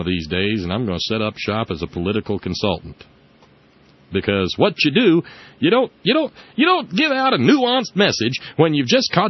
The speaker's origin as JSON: {"language": "English", "region": "the South", "country": "United States", "said": "Is this because I'm a Southerner?"}